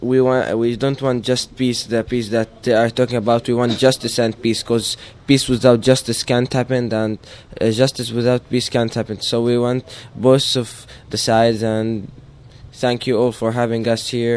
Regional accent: Jenin, Jenin Governorate, Palestine; English is a second language; I'm from Palestine, Jenin. I'm in 10th grade.

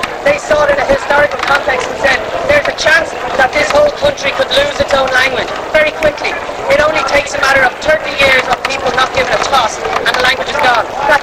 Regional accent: Ireland; The point is we're Irish.

